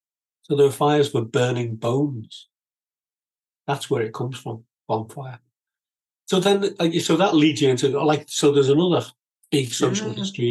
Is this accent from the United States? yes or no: no; Liverpool, North West England, United Kingdom; what it was like growing up in Liverpool, working class Liverpool, and then go through the education system.